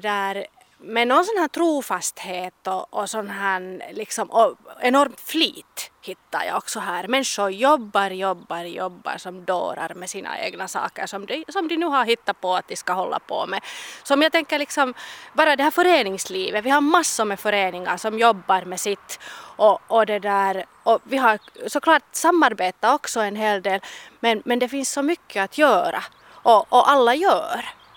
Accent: Tavastia, Finland; born there; jag är ju född i Tavastland

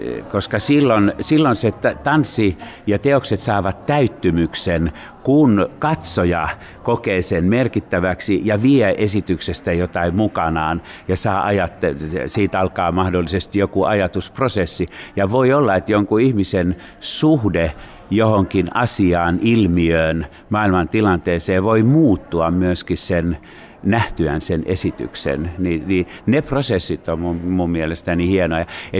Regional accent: Pori, Satakunta, Finland; Et meillähän on sama tausta sikäli, että me molemmat tulemme Porista.

